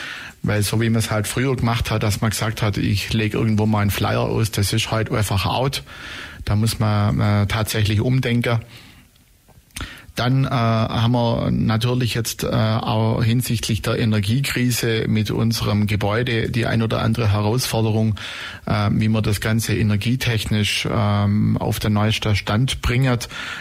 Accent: Blaubeuren, Baden-Württemberg, Germany; Und ich selber bin ja aus Blaubeurer oder aus der Blaubeurer Ecke.

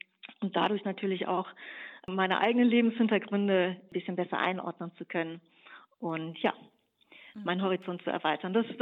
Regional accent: Germany; Ich bin ja Deutsche und ich lebe in Deutschland

